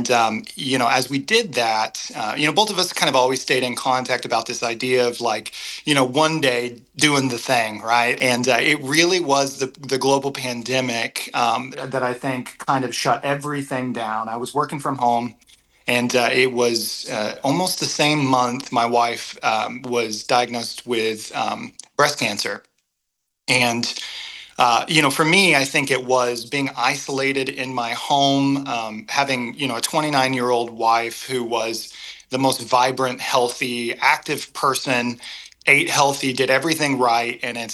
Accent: Illinois, United States; We grew up in Southern Illinois, not a ton of resources, not a ton of opportunity in the way of the arts.

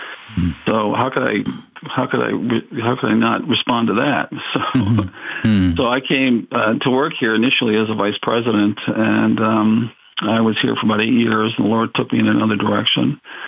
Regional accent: Connecticut, United States; moved away as an adult; I grew up in Connecticut, and when I was 19 years old, I jumped in a car with some friends of mine, and we drove out to California.

